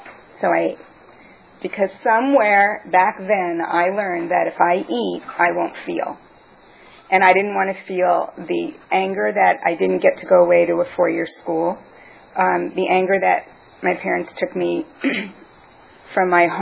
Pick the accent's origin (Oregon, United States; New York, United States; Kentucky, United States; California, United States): New York, United States; So, anyway, I grew up back in the East Coast, New York. My dad was a kosher butcher. I was brought up in a Jewish middle-class conservative household